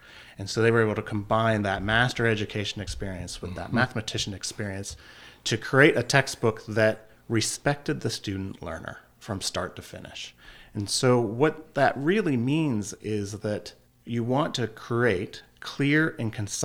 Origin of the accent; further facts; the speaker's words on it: Erie, Pennsylvania, United States; So I am born and raised in the Erie area and a graduate of Cathedral Prep High School.